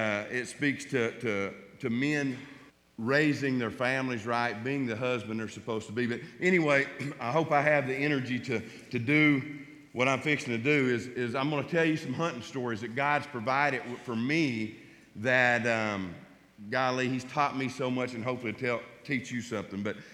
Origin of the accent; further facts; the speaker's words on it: Oklahoma, United States; I grew up in Oklahoma, as he said. I have a wife and two kids that are my life.